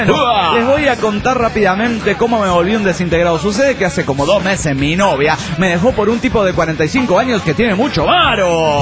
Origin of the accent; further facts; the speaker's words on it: Tehuacán, Puebla, Mexico; de Tehuacán, de Puebla, México.